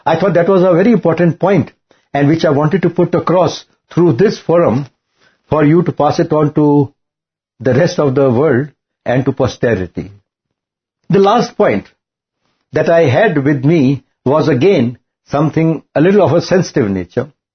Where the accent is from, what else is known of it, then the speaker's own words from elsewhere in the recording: Bangalore, Karnataka, India; I'm from Bangalore. Indranagar is a place not far from my place.